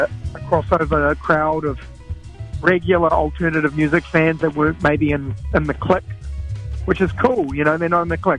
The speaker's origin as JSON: {"language": "English", "region": "Auckland", "country": "New Zealand", "tie": "born or raised there", "said": "growing up in Tamaki Makaurau, it's like, oh, we'll do the roadie to Hamilton."}